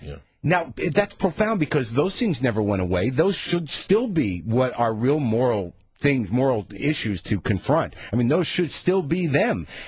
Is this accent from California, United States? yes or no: no; New Mexico, United States; my family sort of knew them when I was growing up in New Mexico, because that's where they live.